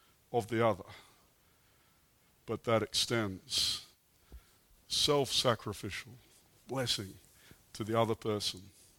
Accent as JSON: {"language": "English", "country": "Australia", "lives_now": "France", "said": "You know, I'm a man. I'm from Australia. We don't do that. We don't kiss other men."}